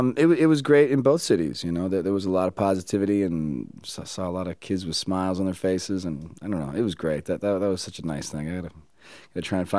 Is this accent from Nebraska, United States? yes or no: no; Boston, Massachusetts, United States; I grew up in Boston, so I'd always done like little local, you know, commercials and little silly things just like that game.